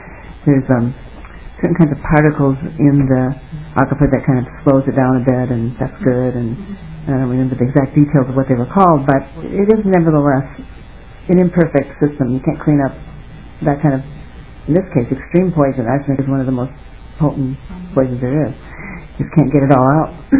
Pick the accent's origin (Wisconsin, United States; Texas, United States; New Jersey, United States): Wisconsin, United States; I mean, I grew up in Rock County, and I was told, you know, about the aquifer under our well and so on.